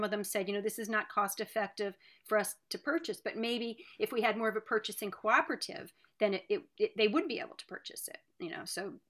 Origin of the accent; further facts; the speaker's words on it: New England, United States; I'm from New England, and the towns around where I grew up are, you know, as they are on the other coast in California